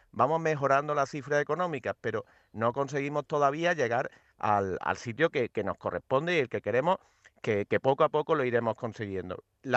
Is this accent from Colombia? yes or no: no; Andalusia, Spain; nosotros siempre decimos que la mejor forma que nosotros tenemos de ser españoles es siendo andaluces, pero nos sentimos plenamente españoles a la vez que plenamente andaluces.